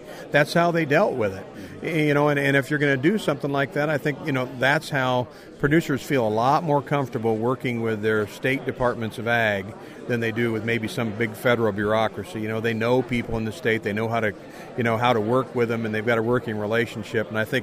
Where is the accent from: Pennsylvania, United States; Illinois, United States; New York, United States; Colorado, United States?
Illinois, United States; I mean, I'm from a corn state. I'm from Illinois.